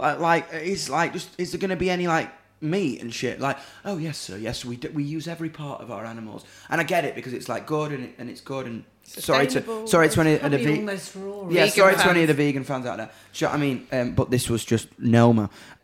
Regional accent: Doncaster, Yorkshire and the Humber, United Kingdom; If you're into that shit, but I'm from Donny, man.

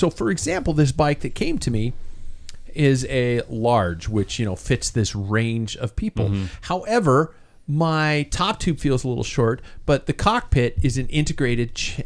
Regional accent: United States; I say Vingegaard because I'm American and I'm stupid.

